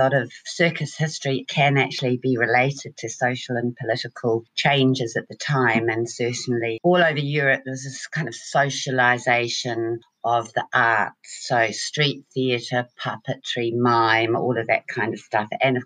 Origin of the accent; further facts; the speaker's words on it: New Zealand; moved away as an adult; also born or lived in England; I am actually a New Zealander and I ran away from New Zealand to travel the world as all New Zealanders do.